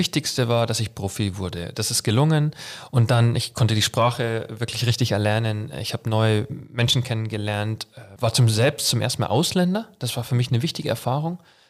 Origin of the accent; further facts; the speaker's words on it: Forstinning, Bavaria, Germany; also born or lived in Munich; Geboren nicht in Forst-Inning, sondern in München, aber aufgewachsen